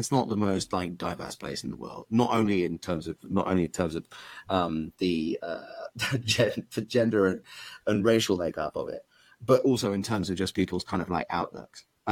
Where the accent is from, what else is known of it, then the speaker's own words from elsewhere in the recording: United Kingdom; as a British person who, when I graduated from university